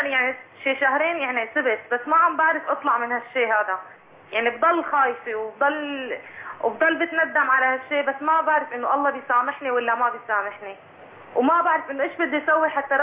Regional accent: Syria; أنا من سوريا.

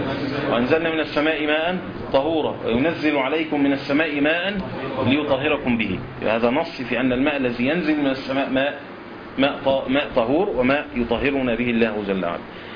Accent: Egypt; البرد المعروف اللي بينزل عندنا في مصر ده يشبه الثلج لكنه صغير وأصلب منه

